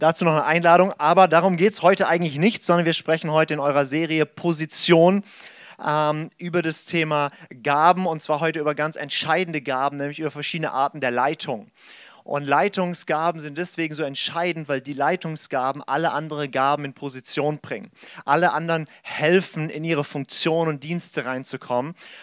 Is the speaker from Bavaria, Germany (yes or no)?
no; St. Georgen, Baden-Württemberg, Germany; Ich komme aus St. Georgen hier im schönen Schwarzwald, 40 Minuten von euch weg.